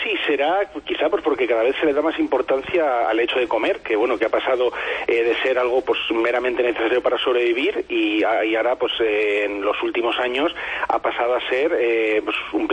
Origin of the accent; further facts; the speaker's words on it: Castilla-La Mancha, Spain; now in Navarre, Spain; Yo, por ejemplo, llevo justamente ahora el día 7 de noviembre, cumplí 8 años desde que llegué aquí a Navarra, procedente de mi tierra, de Castilla-La Mancha.